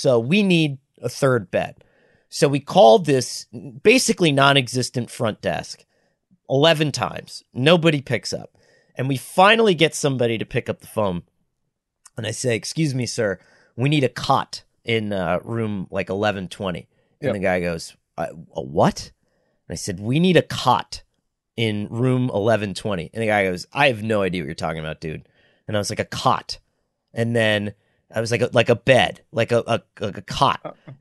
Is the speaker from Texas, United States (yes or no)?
no; Scranton, Pennsylvania, United States; accent: Scranton; so I come from Scranton, right? And the Associated Press recently did a poll. I think it was 2 years ago, and we were voted the ugliest accent in America.